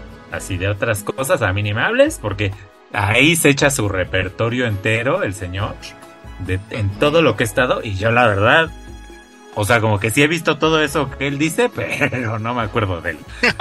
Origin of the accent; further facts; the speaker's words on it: Mexico; también tengo una conexión, como todo mexicano, más extrema